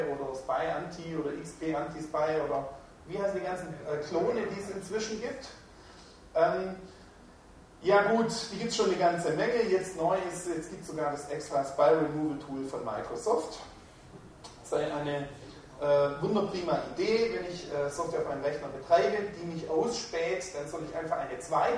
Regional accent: Swabia, Germany; ich bin Schwabe, Geburtsfehler, kann ich nicht mehr ändern

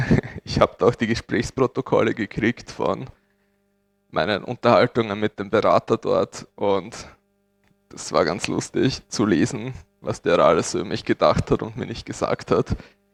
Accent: Styria, Austria; Ich bin ein gebürtiger Steirer. Ich bin auch dort aufgewachsen.

